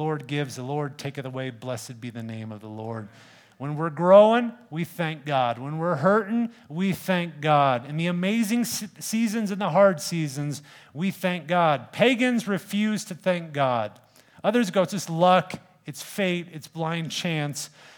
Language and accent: English; Colorado, United States; I grew up in Colorado and I climbed a bunch of 14ers